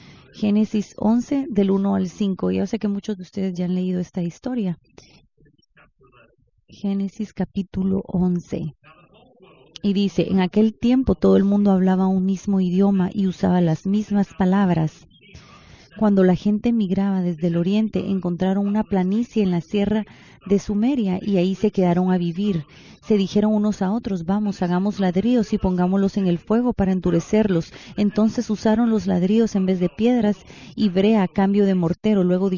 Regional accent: London, United Kingdom; Y a mí lo primero que se me viene a la mente es Londres, porque yo crecí en Londres

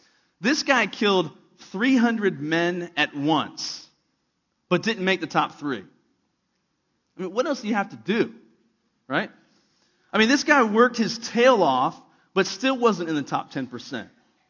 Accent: East Coast, United States; I'm from the East Coast, and so I love living in Texas.

